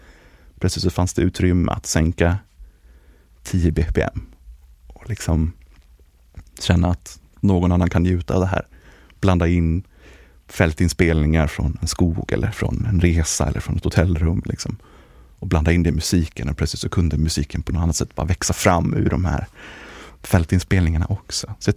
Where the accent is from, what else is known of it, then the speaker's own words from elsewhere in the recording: Stockholm, Stockholm County, Sweden; moved away; also born or lived in Norrköping; Jag är uppväxt i Stockholm. Bodde där tidigt i livet. Flyttade sen ut i Norrköpings trakter där ungefär.